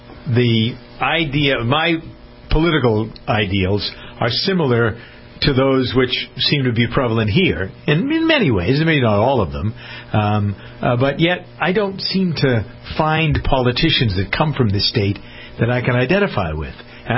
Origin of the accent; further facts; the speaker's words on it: New England, United States; I'm from New England.